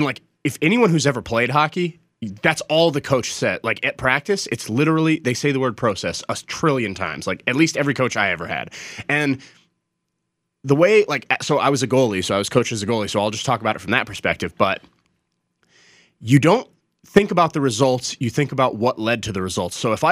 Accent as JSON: {"language": "English", "town": "Colorado Springs", "region": "Colorado", "country": "United States", "tie": "born or raised there", "said": "I grew up in Colorado Springs and Denver area, so I was an Avs fan."}